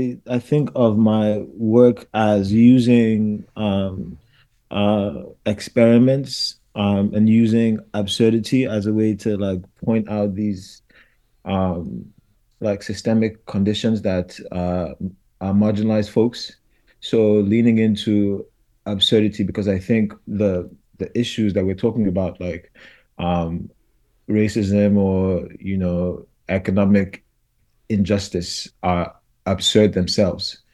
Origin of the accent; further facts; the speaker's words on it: Nigeria; now in United States; immigrant, that I wasn't American, not only because most of my immediate family was in Nigeria, but also, my accent, my access, all of that reminded me.